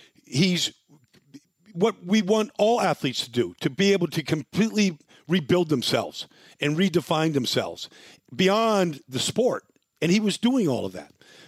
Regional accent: Philadelphia, Pennsylvania, United States; I'm from Philly, live in Philly.

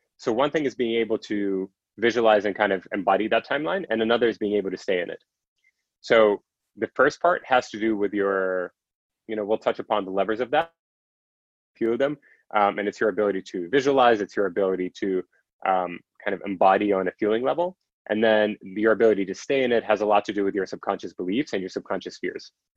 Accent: Russia; I'm originally from Russia

